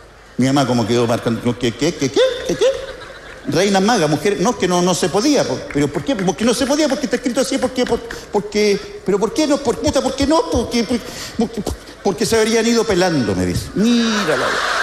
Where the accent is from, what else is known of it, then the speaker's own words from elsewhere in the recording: Talca, Maule, Chile; Yo les conté, yo me crié en Talca.